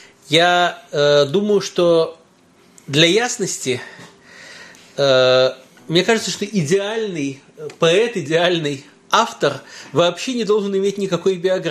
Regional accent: Israel; Russian is a second language; «Ну, у тебя неплохие песни для человека, для которого русский язык не родной, или для человека, который вырос в Израиле»

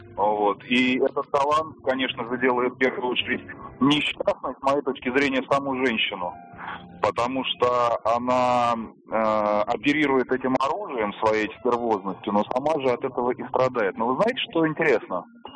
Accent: Moscow, Russia; Я из Москвы.

